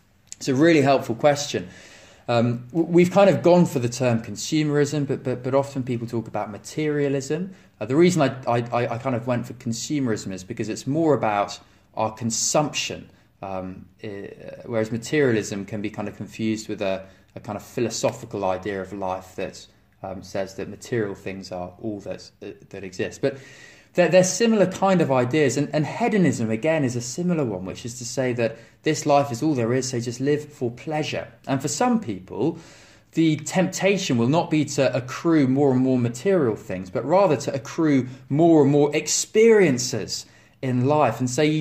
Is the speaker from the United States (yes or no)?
no; United Kingdom; We get awkward talking about anything deep and meaningful as British people.